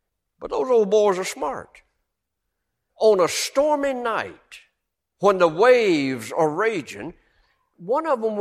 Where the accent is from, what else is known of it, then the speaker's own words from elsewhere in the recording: North Carolina, United States; I'm from North Carolina. Just to the east of us is what we call the Outer Banks.